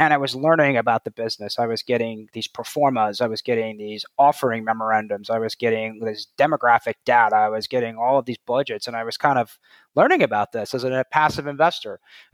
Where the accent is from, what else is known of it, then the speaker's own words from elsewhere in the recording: New York, United States; I am a New York. I was born and raised in New York. I went to school in New York.